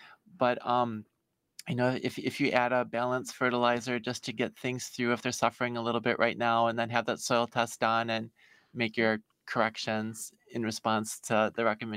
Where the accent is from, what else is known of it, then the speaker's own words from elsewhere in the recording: Milwaukee, Wisconsin, United States; So myself, I grew up in the Milwaukee area, and when I was a kid, I loved gardening and science